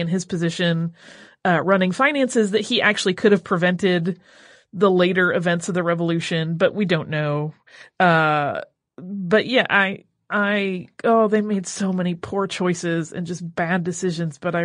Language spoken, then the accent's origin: English; Montpelier, Idaho, United States; I grew up in Montpelier, Idaho. We not only have a plaque in front of the bank he robbed, the bank is now a museum commemorating that robbery.